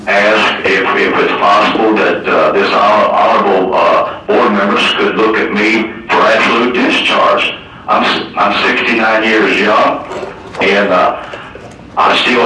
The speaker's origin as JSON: {"language": "English", "region": "Missouri", "country": "United States", "said": "I'm from the Midwest. I'm from Missouri."}